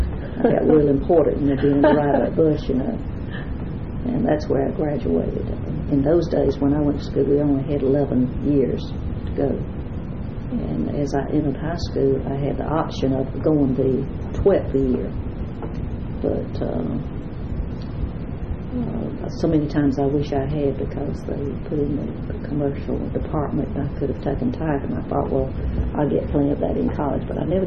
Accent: Wilson, North Carolina, United States; born there; Well, I was born in Wilson, North Carolina. I was the only girl in a family of seven.

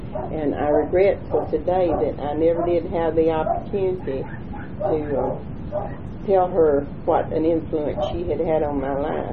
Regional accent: United States; I was born in Cherokee County and have lived here most of my life. Well, I would say all my life, even though I taught in another state. And I was born a typical farm girl in 1931

